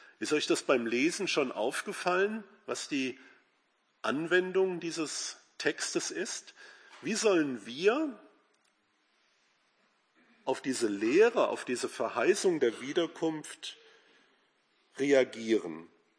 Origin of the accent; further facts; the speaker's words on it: Meerholz, Hesse, Germany; in meinem Heimatort Meerholz war.